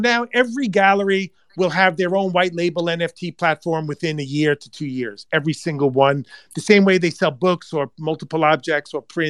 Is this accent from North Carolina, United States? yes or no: no; Long Island, New York, United States; born there; English is a second language; I struggle with English and I'm born in Long Island and my kids never let me forget how bad my accent is.